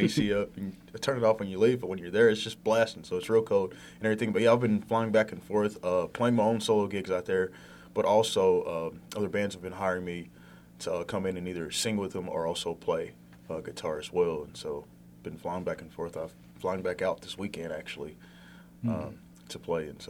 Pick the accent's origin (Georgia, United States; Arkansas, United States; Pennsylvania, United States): Arkansas, United States; Yes, from Arkansas and born and raised.